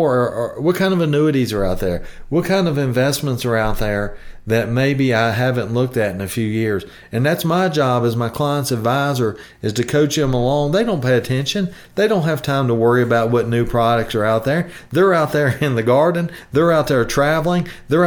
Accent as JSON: {"language": "English", "region": "the South", "country": "United States", "said": "But I'm from the South. We say ain't."}